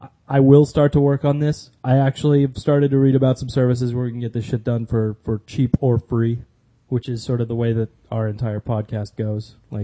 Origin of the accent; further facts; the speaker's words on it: California, United States; my East Coast geography sucks balls because, you know, I'm from California.